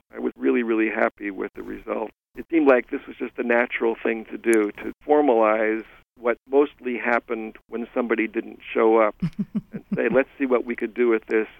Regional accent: New Jersey, United States; He's from Cleveland. I'm from New Jersey originally. He's African American. I'm white, North American.

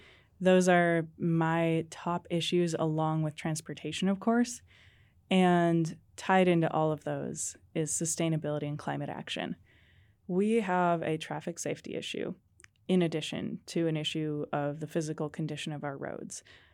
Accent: California, United States; I grew up in the North State, and Chico has always been one of my homes.

